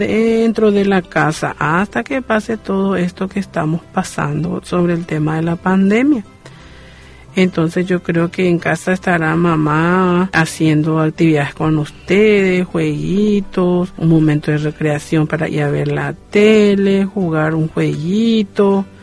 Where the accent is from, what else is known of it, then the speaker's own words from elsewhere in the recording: Paraguay; born there; todos estamos en Paraguay y los que nacimos aquí en Paraguay somos paraguayos.